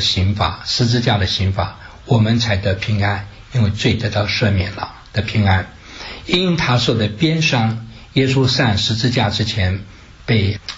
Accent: China; 可以用我们中国人比较容易了解的话

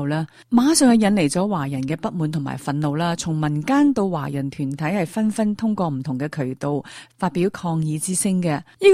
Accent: China; 传统上好多人认为我哋中国人呢就係俾人虾嘅。

